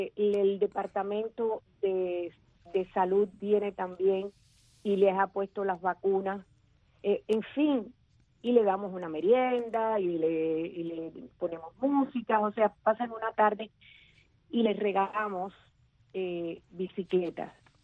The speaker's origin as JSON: {"language": "Spanish", "country": "Cuba", "said": "el día que yo pueda llegar a una Cuba libre y pueda llegar a mi pueblo"}